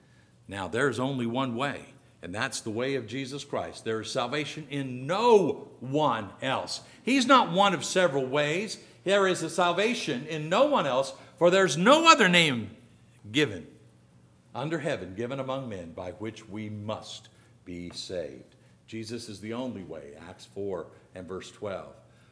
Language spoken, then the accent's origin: English; Oregon, United States; Now, Oregon's where I grew up, if you guys don't know that. I came from Oregon, which it's not in the Bible Belt. Not in any way, shape, or form.